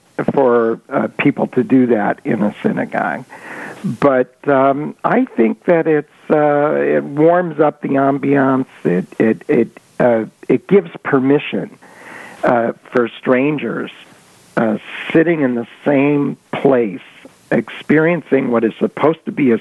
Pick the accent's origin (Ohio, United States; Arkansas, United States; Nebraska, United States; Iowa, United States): Nebraska, United States; Omaha; Hey, I'm from Omaha.